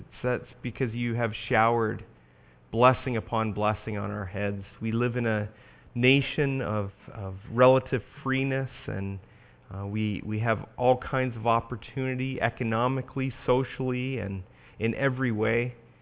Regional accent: Canada; I think that this is done somewhat for my sake because I'm a Canadian originally. And we have our Thanksgiving this weekend.

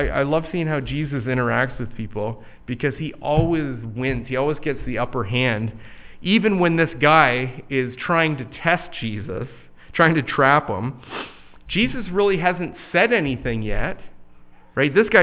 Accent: Canada; I'm Canadian.

